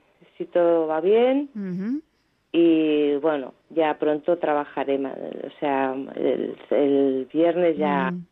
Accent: Catalonia, Spain; hoy como buena catalana...

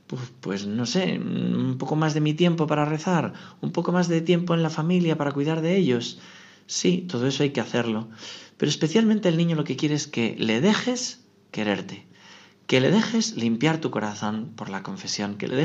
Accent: Navarre, Spain; A mí me cautiva de alegría, por ejemplo, cantarle así, porque yo soy navarro.

